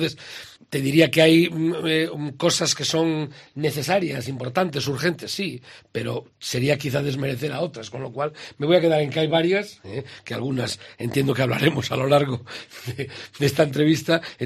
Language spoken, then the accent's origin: Spanish; Castile and León, Spain; vengo de una comarca del Bierzo